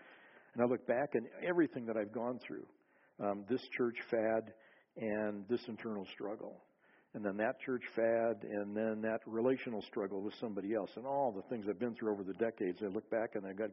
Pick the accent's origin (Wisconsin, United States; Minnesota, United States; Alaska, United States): Minnesota, United States; this woman I read about this past week from my home state of Minnesota.